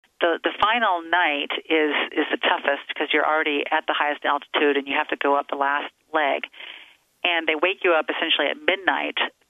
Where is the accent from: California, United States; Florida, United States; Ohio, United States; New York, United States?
Ohio, United States; also born or lived in Connecticut; I grew up in a small town in Ohio, in the northwest corner, but I moved around quite a lot.